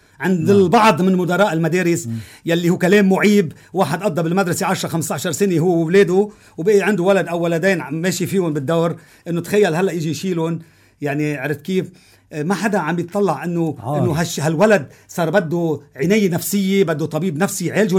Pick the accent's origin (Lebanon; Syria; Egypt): Lebanon